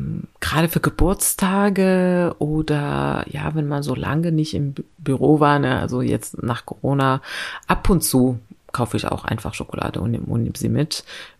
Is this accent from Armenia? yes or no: no; Morocco; Ich bin in Marokko aufgewachsen und das gehört dazu, dass man gute Gastgeber ist, ne?